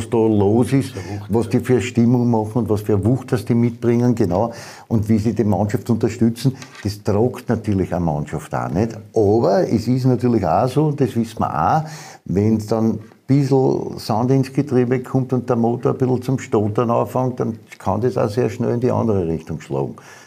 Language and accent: German; Austria; Da bin ich Österreicher